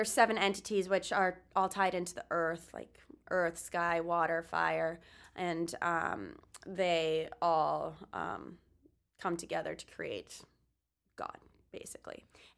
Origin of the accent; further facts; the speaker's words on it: Florida, United States; also born or lived in Wisconsin; even though growing up in Florida and growing up in Wisconsin, there wasn't necessarily a temple nearby